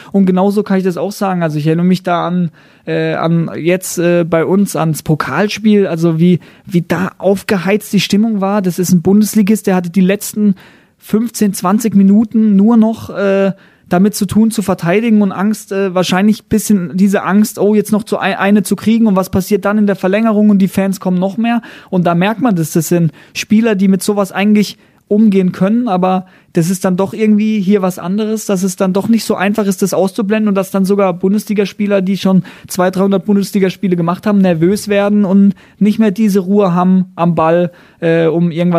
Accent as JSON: {"language": "German", "country": "Germany", "said": "da sind wir Deutsche auf jeden Fall nicht so gern gesehen"}